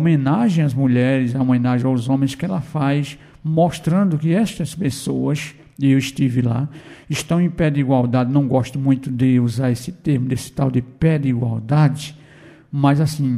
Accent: Macaparana, Pernambuco, Brazil; uma retransmite amanhã, que é da minha cidade natal de Macaparana

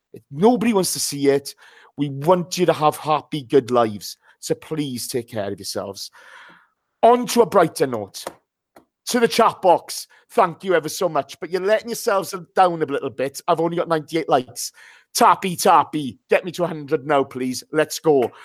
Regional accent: Ammanford, Wales, United Kingdom; On behalf of myself, my hometown football club, Armanford Town, Armanford FC

